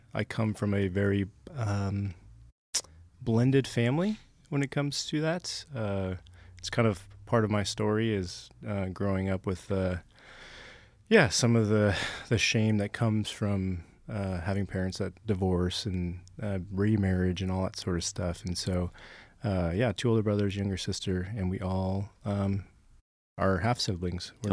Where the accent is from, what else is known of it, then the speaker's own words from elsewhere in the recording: California, United States; So anyways, so it started in Southern California. That's where I grew up, born and raised in SoCal.